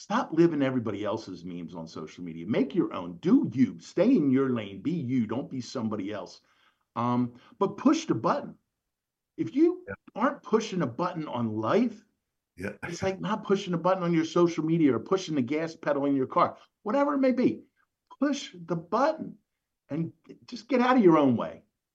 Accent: Philadelphia, Pennsylvania, United States; And they're like, where are you from? I said, Philly.

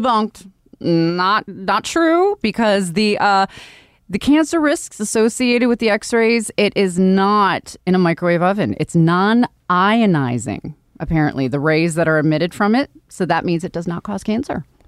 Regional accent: Buffalo, New York, United States; I grew up in Buffalo, so I understand.

